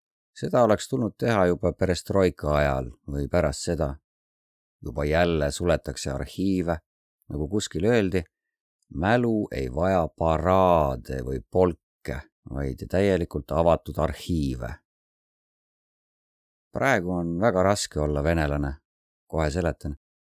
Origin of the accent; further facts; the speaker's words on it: Russia; On selge, et ma olen venelane, ma valdan vene keelt ning tean vene kultuuri ja kirjandust.